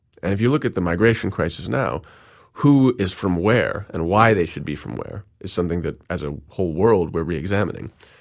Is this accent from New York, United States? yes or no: yes; New York City, New York, United States; It's hard to imagine growing up in New York City that you would want to spend more than a month moving across the tundra with reindeer.